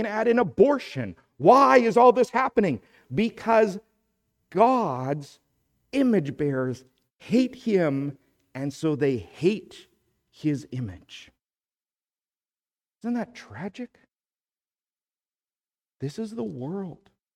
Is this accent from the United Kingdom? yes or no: no; Canada; We're Canadian. We like to say we live and let live.